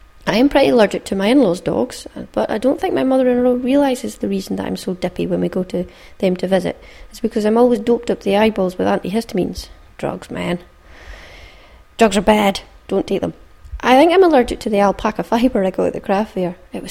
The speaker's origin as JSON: {"language": "English", "region": "Scotland", "country": "United Kingdom", "said": "I was away from Caithness and I was asked where I was from and I said, oh, the north coast of Scotland."}